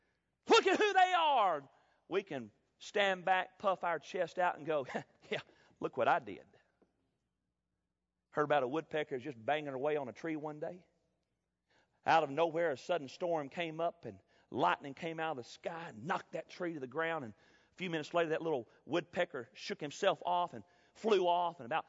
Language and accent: English; Tennessee, United States; as I was growing up in West Tennessee.